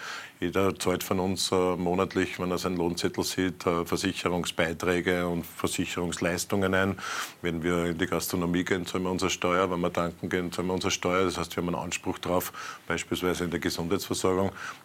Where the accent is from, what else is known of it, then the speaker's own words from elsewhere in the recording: Austria; Ich bin sehr stolz als Österreicher, in einer demokratischen Republik zu leben.